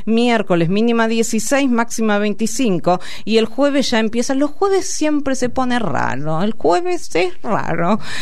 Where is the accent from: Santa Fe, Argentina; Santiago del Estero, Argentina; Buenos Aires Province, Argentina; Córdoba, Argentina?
Buenos Aires Province, Argentina; Carlos Casares; Yo que soy de Carlos Casares, provincia de Buenos Aires